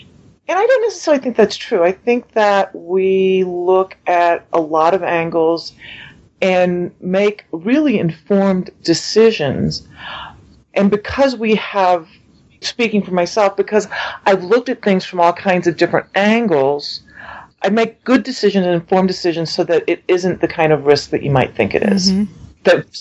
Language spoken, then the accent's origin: English; St. Louis, Missouri, United States; I grew up in St. Louis, and the job was in Kansas City. And so I moved to a town that I didn't know a soul